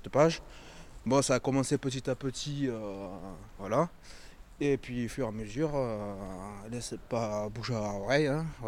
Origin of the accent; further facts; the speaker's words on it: Sauve, Occitanie, France; born there; also born or lived in Nîmes; Moi, je suis né à Sauve, dans souche, voilà, de Sauve, voilà.